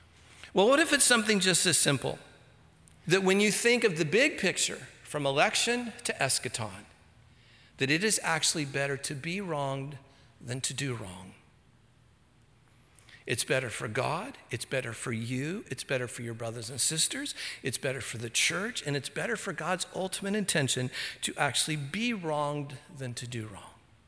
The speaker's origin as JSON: {"language": "English", "town": "Santa Ana", "region": "California", "country": "United States", "tie": "born or raised there", "said": "Or I grew up in Santa Ana, California, where there were Hispanic gangs everywhere."}